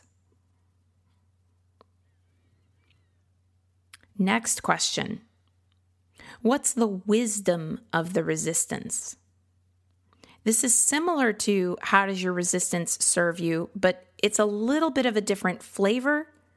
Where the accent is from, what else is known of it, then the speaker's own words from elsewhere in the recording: Midwest, United States; now in Austin, United States; I grew up in the Midwest and I thought I could handle the humidity in Austin.